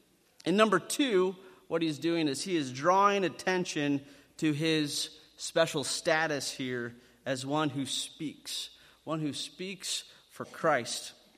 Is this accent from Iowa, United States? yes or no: yes; Rock Rapids, Iowa, United States; You see, growing up for me, so I grew up in Northwest Iowa, in Rock Rapids, and I was always known as the good kid.